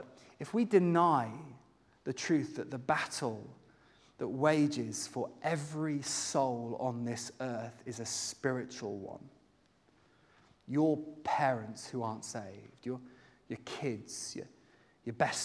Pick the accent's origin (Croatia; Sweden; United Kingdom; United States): United Kingdom; I'm British, so I think in queues.